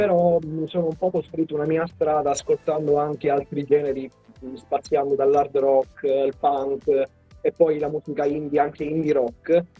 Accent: Palermo, Sicily, Italy; però entrambi di Palermo. E poi si sono trasferiti quando io ero ancora piccolino, e quindi sono cresciuto in realtà a Palermo, infatti dall'aspetto di sette comunque sono siciliano.

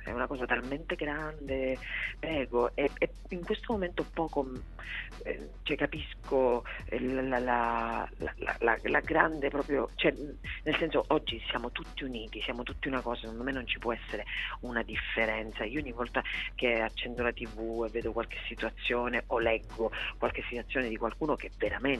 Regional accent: Augusta, Sicily, Italy; born there; also born or lived in Palermo; Io sono nata ad Augusta, in provincia di Siracusa, non c'entro niente.

